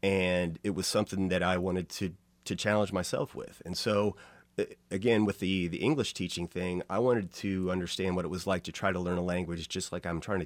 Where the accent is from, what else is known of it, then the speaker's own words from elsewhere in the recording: Kansas City, United States; I mean, I'm originally from Kansas City. My family's here.